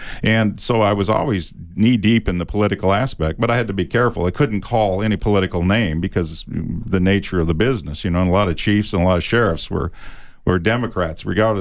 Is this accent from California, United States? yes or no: no; Flagstaff, Arizona, United States; I grew up in Flagstaff. My mom ran the Coconino Women's Republican Party for years.